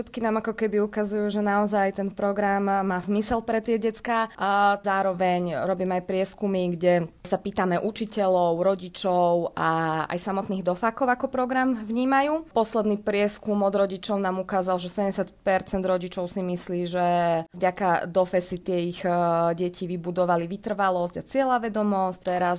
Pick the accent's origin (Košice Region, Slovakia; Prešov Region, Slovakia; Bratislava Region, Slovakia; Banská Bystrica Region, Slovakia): Banská Bystrica Region, Slovakia; Žiar nad Hronom; ja som vyrastala v Žiari nad Hronom